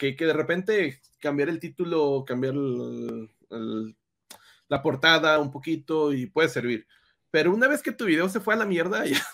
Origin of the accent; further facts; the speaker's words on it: Jalisco, Mexico; No soy español, soy mexicano y a veces me preguntan que si soy del norte de México. No, soy de Jalisco